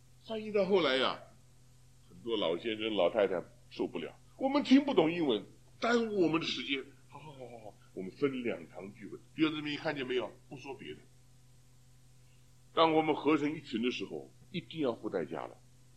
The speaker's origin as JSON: {"language": "Chinese", "country": "China", "said": "今天我们是中国人，我们讲中文"}